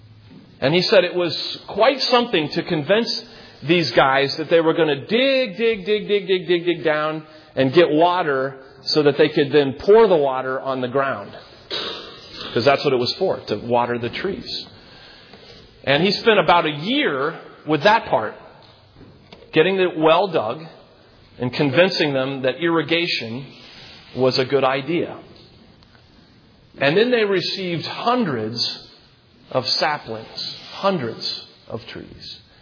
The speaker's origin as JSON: {"language": "English", "town": "Columbus", "country": "United States", "tie": "born or raised there", "said": "One of the friends I grew up with in Columbus"}